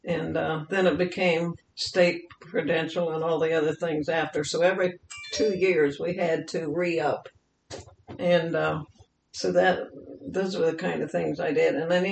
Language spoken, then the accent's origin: English; Columbus, Ohio, United States; born there; I was born in Columbus, Ohio, at Grant Hospital.